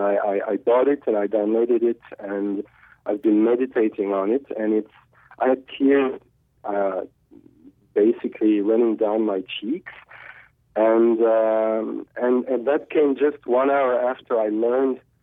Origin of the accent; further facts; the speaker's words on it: Arras, Hauts-de-France, France; is Arras in the north of France.